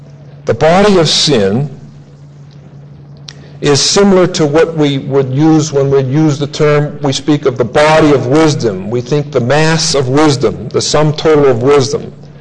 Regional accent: Pittsburgh, Pennsylvania, United States; I come from Pittsburgh, where you used to have to do spring cleaning every 2 months.

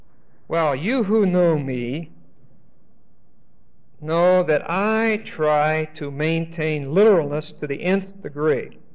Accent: Pennsylvania, United States; also born or lived in Florida; I was raised in Pennsylvania. We have a lot of trees, a lot of vegetation. It's beautiful.

